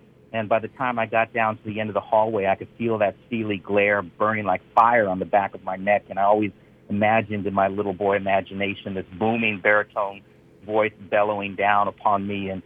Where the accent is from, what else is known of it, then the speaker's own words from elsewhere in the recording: Washington, District of Columbia, United States; born there; I was born in Washington, D.C., and my parents went to Howard.